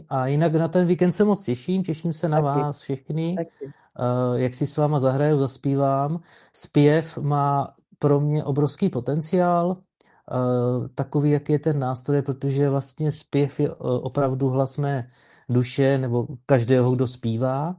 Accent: Olomouc, Olomouc Region, Czechia; now in Blansko, Czechia; já jsem taky z Hané, z Olomouce.

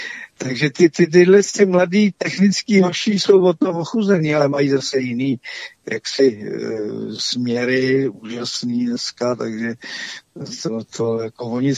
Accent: Plzeň, Plzeň Region, Czechia; tak já jsem z Plzně původně, že jo, tady teď jsem na Plzni jihu, takže Plzeňsko.

